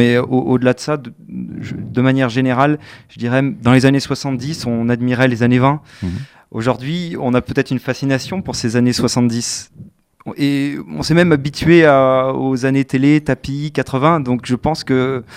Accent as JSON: {"language": "French", "town": "Unieux", "region": "Auvergne-Rhône-Alpes", "country": "France", "tie": "born or raised there", "said": "25 ans. Je suis originaire du Mazet-Saint-Voix, mais je suis né à Unieux, où j'ai toujours vécu."}